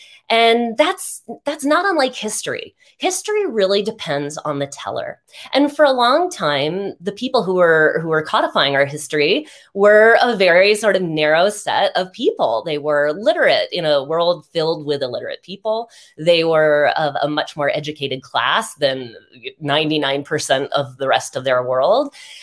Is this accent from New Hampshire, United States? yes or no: yes; New Hampshire, United States; most of us, born and bred in New Hampshire, if not close to it.